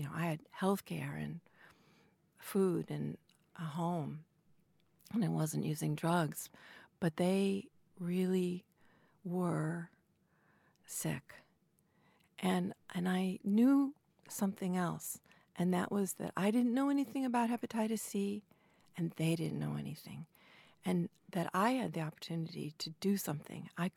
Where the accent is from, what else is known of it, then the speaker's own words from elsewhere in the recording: Grass Valley, California, United States; I'm from Grass Valley, California.